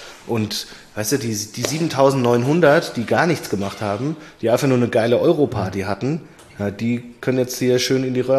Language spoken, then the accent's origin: German; Cologne, North Rhine-Westphalia, Germany; also wir sind Kölner und ihr nicht